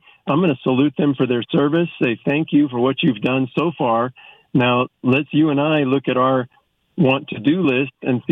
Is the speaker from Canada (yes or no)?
no; United States; I was really embarrassed as an American